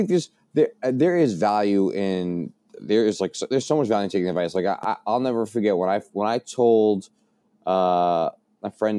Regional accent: Bronx, New York, United States; I'm from the Bronx. I talk fast. I've been told that my whole life.

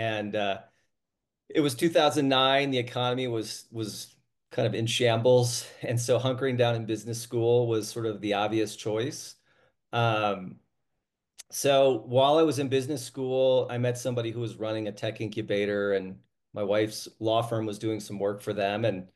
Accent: Michigan, United States; Yeah, so I after growing up in Michigan, I did my undergrad at West Point and spent 10 years in the Army as a helicopter pilot.

